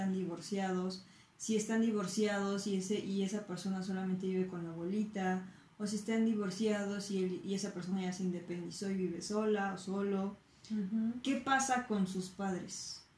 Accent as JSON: {"language": "Spanish", "country": "Mexico", "said": "como los mexicanos somos muy apegados a la mamá y a las abuelitas"}